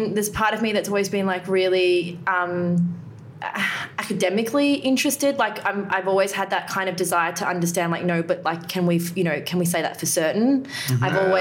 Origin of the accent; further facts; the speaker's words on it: Newcastle, New South Wales, Australia; also born or lived in Sydney / Canada; I was born in Sydney. We moved to Canada. I was there for four years, I think. Then we moved back to Newcastle.